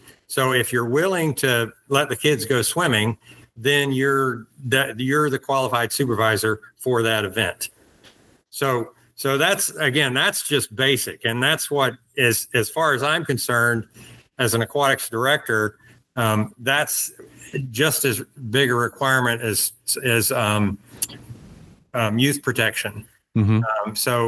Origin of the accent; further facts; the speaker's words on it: Florida, United States; I grew up in Florida, surrounded by water, of course. Eagle Scout, class of 1976.